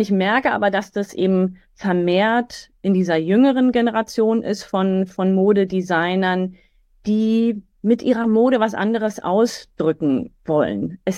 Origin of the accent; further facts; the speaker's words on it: Berlin, Germany; in dieser Szene, wo ich groß geworden bin, in dem Berlin, in dem West-Berlin der 70er, 80er Jahre